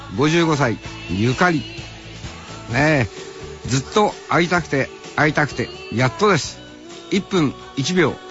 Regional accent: Hokkaido, Japan; 春のコンサート、地元北海道は旭川と帯広、ねえ、やらせていただきました

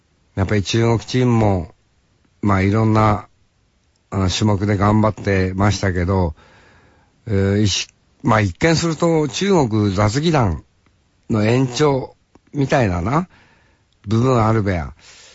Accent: Tokachi, Hokkaido, Japan; やっぱり俺たち十勝の人間にとってよ、スピードスケートってな

